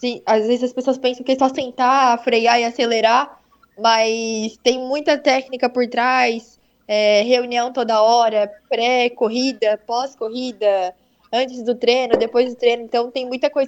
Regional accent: Criciúma, Santa Catarina, Brazil; born there; now in Içara, Brazil; eu nasci em Criciúma e hoje moro na Içara.

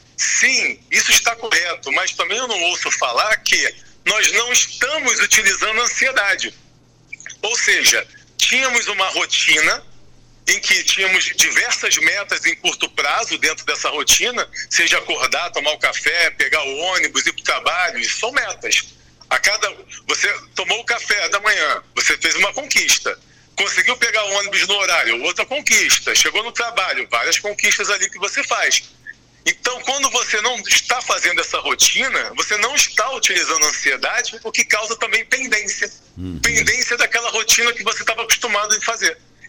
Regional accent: Rio de Janeiro, Brazil; now in Portugal; eu sou filho de português. Então, eu já fui criado numa colônia portuguesa no Rio de Janeiro, onde os meus amigos, os vizinhos, eram todos portugueses. Então, eu já tenho essa raiz, essa cultura portuguesa

